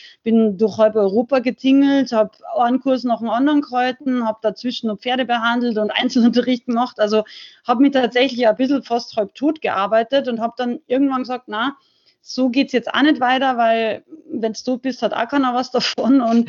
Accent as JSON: {"language": "German", "region": "Salzburg", "country": "Austria", "lives_now": "Unterhaching, Germany"}